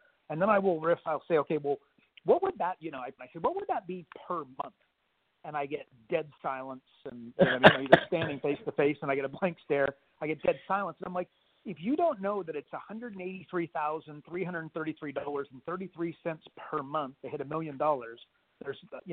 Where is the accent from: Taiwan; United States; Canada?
Canada; now in Australia; I'm Canadian, and I wanted to stay in Australia.